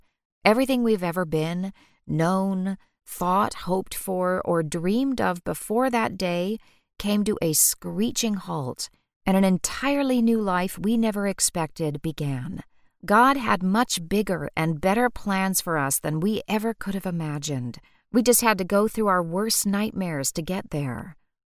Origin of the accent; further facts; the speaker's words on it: Lafayette, Louisiana, United States; we moved from my hometown of Lafayette to Monroe, Louisiana.